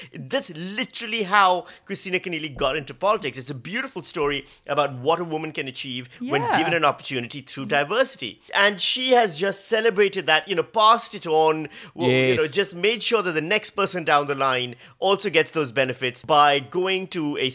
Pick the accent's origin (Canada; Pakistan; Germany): Pakistan; I'm from Pakistan. We've had a woman prime minister twice.